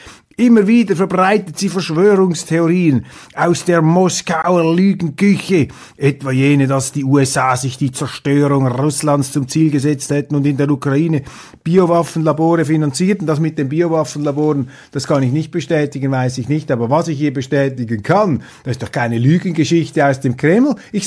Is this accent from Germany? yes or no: no; Switzerland; als Schweizer Recht geben und mein Heimatland kritisieren.